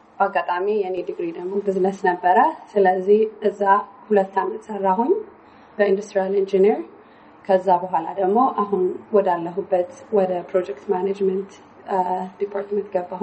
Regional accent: Addis Ababa, Ethiopia; moved away as an adult; also born or lived in Dessie / Saudi Arabia / Malaysia; የተወለድኩት ደሴ ከተማ ነው። ያደግኩት ብዙ ሀገሮች ነው። አዲስ አበባ አደግኩኝ። ትምህርት ቤት የተወሰነ ጊዜ አዲስ አበባ ሄጃለሁ። ሳውዲ ደግሞ ቤተሰቦች የነበሩ እዛም ሳውዲም አድጌያለሁኝ።

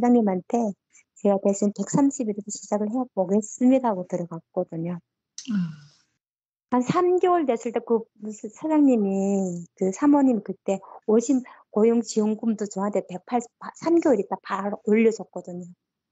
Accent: North Korea; accent: North Korean; now in South Korea; 제가 북한 사투리가 나왔나 봐요.

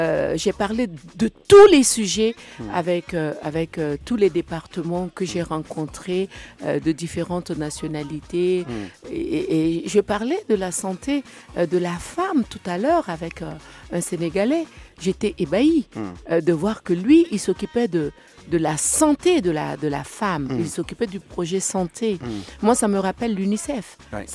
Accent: Mali; en tant que malienne

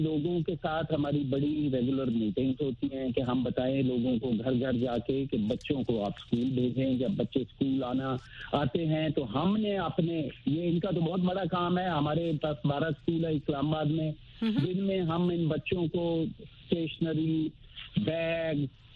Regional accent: Punjab, Pakistan; ضلع شیخوپورہ میں میرا گاؤں ہے

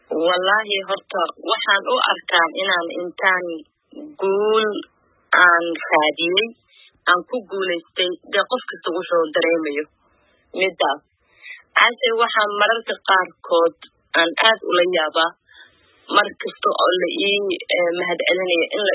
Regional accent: Garowe, Puntland, Somalia; born or raised there; also born or lived in Mogadishu

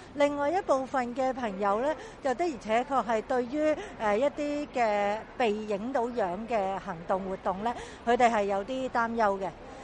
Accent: Hong Kong; 但是很不幸，现在我们香港人如果去落实我们的言论自由或者我们的发表意见的时候

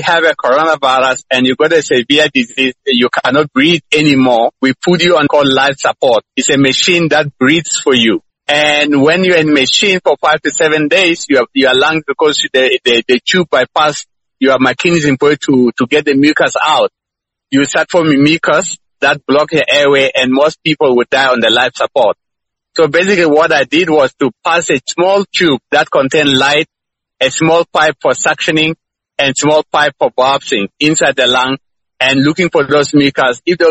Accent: South Sudan; I'm a South Sudanese and I'm proud to be a South Sudanese.

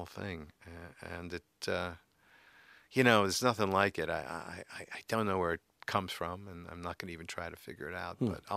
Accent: New York, United States; I'm a New Yorker.

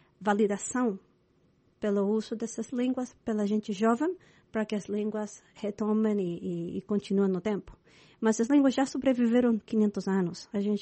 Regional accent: Chile; Portuguese is a second language; now in United States; Eu sou chilena, comecei a capoeira em 96, mas sempre os professores de capoeira que vinham do Brasil não falavam muito o espanhol lá no Chile ou inglês aqui nos Estados Unidos.

